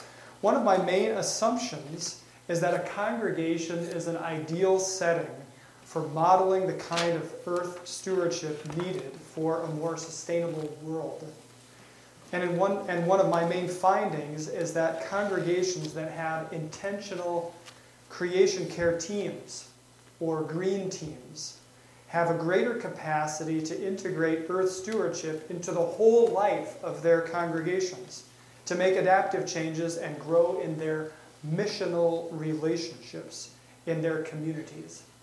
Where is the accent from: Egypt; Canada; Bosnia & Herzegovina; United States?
United States; Duluth, Minnesota; I'm from Duluth, Minnesota